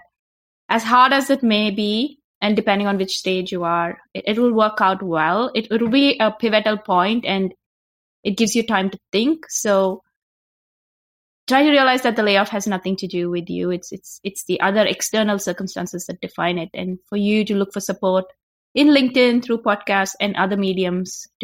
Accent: India; moved away as an adult; now in United States; So I'm originally from India. I studied physics in India

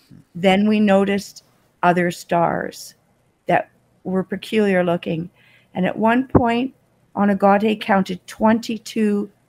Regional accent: Toronto, Ontario, Canada; also born or lived in Australia; now in Kingston, Canada; No, I'm originally from Toronto.

